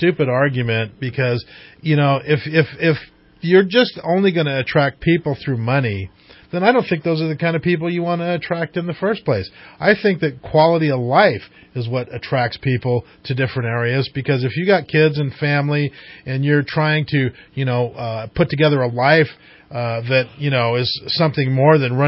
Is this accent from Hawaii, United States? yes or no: no; Yreka, California, United States; born there; also born or lived in Riverside / San Francisco; I was born in Yreka, but I've lived in Riverside, I've lived in San Francisco.